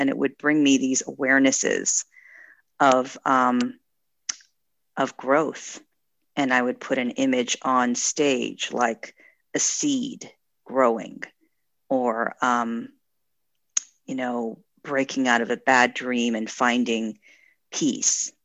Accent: United States; I'm Korean American. My parents immigrated before I was born.

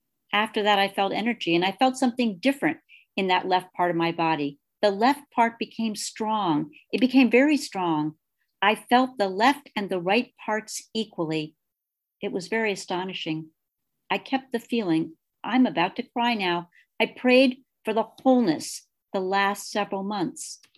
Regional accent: Poland; I grew up in Poland, and during my childhood, I had to share a room, which functioned as a kitchen, dining room, bedroom for my parents, and my bedroom with my parents.

